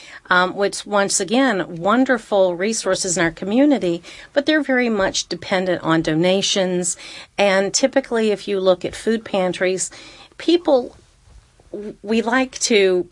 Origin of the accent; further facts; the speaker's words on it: Appalachia, United States; I grew up in Appalachia, very, very poor. And my dad was a country preacher, one of his three jobs.